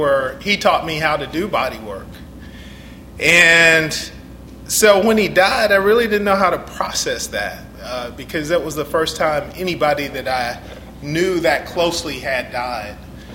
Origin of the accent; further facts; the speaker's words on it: Detroit, Michigan, United States; We grew up in Detroit in the 60s, where drugs were prevalent.